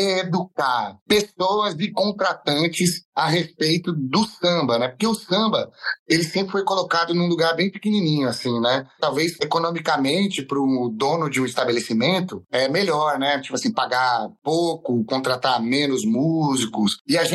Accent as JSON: {"language": "Portuguese", "country": "Brazil", "said": "E a gente, como bom brasileiro, falou, então a gente vai pegar..."}